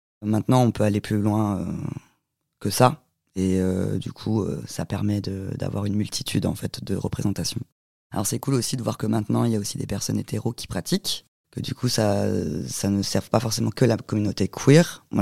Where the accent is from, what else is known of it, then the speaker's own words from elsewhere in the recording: Tours, Centre-Val de Loire, France; also born or lived in Nantes / Bordeaux / Paris / Munich; now in Toulouse, France; je viens de Tours, puis je suis partie à Nantes, puis après à Bordeaux, puis après à Paris, puis après à Munich, puis de nouveau encore à Bordeaux, et puis là je suis arrivée à Toulouse.